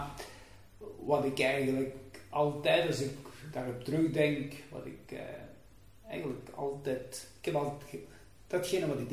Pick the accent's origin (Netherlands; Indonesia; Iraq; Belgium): Belgium; Beverlo, Limburg; born there; Ik ben geboren in Beverlo, wat eigenlijk nu behoort tot Beringen. Mm-hmm. Niet zo ver van de Koolmijn van Beringen.